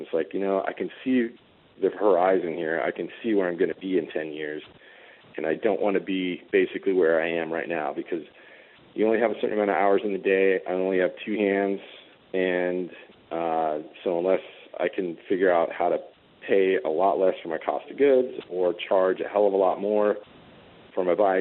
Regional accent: San Rafael, California, United States; Well, I grew up in San Rafael, which is down in Marin County.

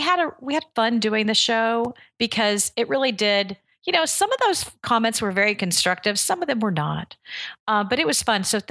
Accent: Long Island, New York, United States; Maybe it's because I'm from Long Island, and I appreciate that tri-state area honesty.

